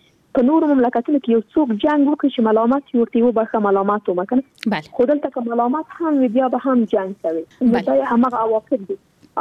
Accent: Afghanistan; زه خو شخصا په جګړه کې پیدا شوی یم، دا په جګړه کې را لویه شولم او خاتمې زه فکر کوم په جګړه کې بیلي. یعنی د انسانانو نه امیدونه اخیستي دي په دغه هېواد کې د سولې.

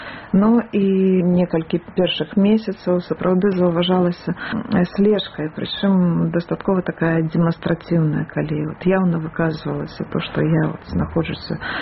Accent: Loyew, Gomel Region, Belarus; А я таксама з Гомельшчыны, нарадзілася ў гарадскім пасёлку Лоеў.

